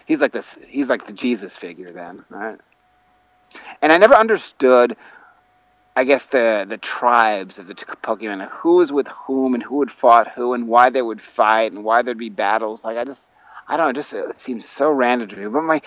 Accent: Nissequogue, New York, United States; also born or lived in West Islip; now in Boston, United States; I was born on Long Island, New York, in West Islip, and I grew up in a very, very small village called Nisquag, which was attached to St. James

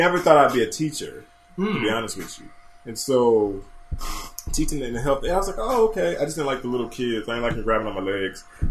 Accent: Cleveland, Ohio, United States; Oh, yeah. Grew up in Cleveland, born and raised in Cleveland, grew up in the projects, and then we moved to St. Clair. We lived a lot of different places. We moved a lot.

